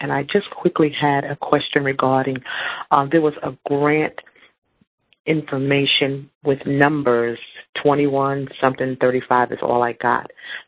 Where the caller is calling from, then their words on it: New York, United States; I'm calling from Shinnecock Nation.